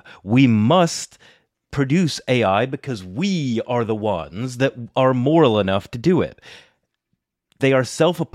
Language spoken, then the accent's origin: English; New York, United States; If we would like go up and visit family in Poughkeepsie, because I grew up around the New York area